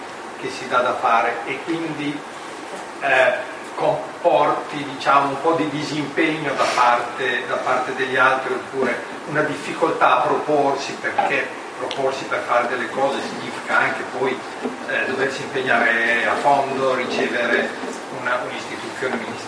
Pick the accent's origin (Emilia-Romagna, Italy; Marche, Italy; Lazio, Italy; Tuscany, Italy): Emilia-Romagna, Italy; Reggio Emilia; Io davo per scontato questa cosa dei ministeri laicali, perché vengo da Reggio Emilia